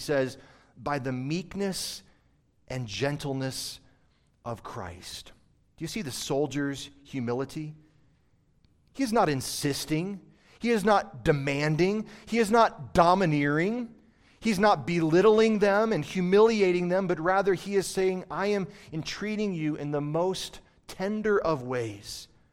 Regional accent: Michigan, United States; Growing up in Michigan, we had cattails wherever there were little gullies and ravines and water would collect and be a little marshy area

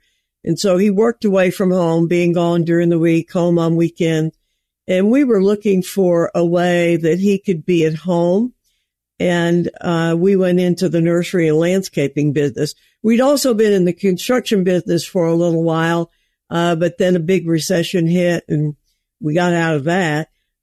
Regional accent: Avery County, North Carolina, United States; I grew up in Avery County in the mountains of North Carolina. And as I said, very poor, lived in houses with no electricity, no running water, only rental houses till I was 14.

